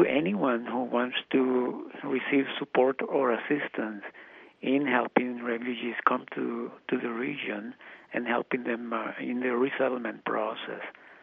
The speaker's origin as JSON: {"language": "English", "country": "El Salvador", "moved": "as an adult", "said": "I came here as a refugee a long time ago. I'm originally from El Salvador, and I left as a government-sponsored refugee"}